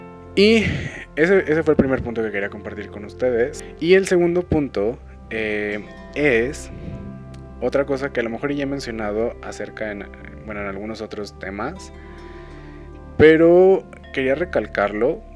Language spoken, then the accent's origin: Spanish; Mexico City, Mexico; yo soy de México, específicamente de la Ciudad de México